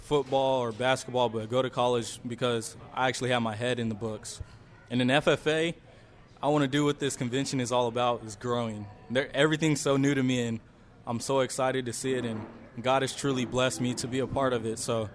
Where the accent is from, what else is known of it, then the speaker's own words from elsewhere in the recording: California, United States; I am a sophomore from California. I attend Mission Oak High School.